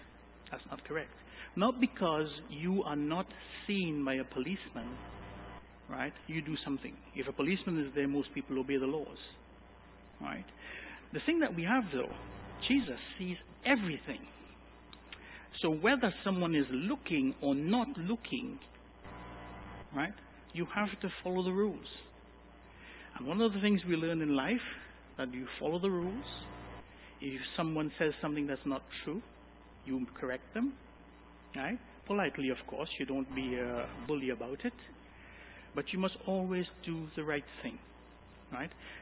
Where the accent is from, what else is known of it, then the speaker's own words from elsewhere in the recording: Trinidad & Tobago; when I was growing up in Trinidad